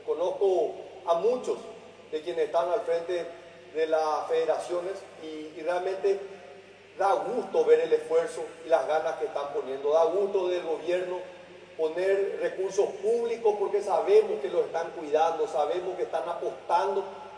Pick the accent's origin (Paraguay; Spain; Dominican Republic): Paraguay; este emprendimiento maravilloso que hoy nos toca como paraguayos.